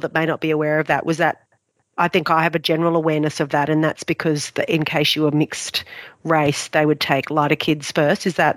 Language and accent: English; Townsville, Queensland, Australia; also born or lived in Brisbane; I'm a fellow North Queenslander. I grew up in Townsville. It sounds like we're of a similar vintage.